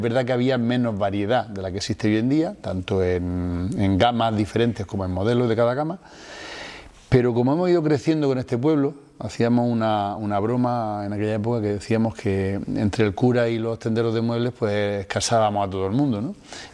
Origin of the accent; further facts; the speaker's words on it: Barcelona, Catalonia, Spain; Nací en realidad en Barcelona, soy emigrante. Hijo orgulloso de emigrante, u orgulloso hijo.